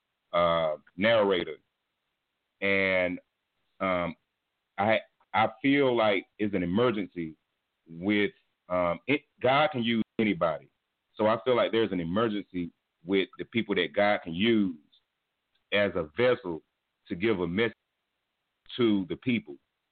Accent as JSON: {"language": "English", "town": "Raleigh", "region": "North Carolina", "country": "United States", "said": "And I'm from Raleigh, North Carolina. I'm 37 years old."}